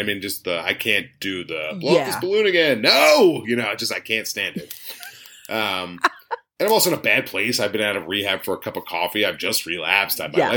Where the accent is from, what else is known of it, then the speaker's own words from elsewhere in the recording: Philadelphia, Pennsylvania, United States; I just tell people that I'm from Philly, and they're like, you're from Philly?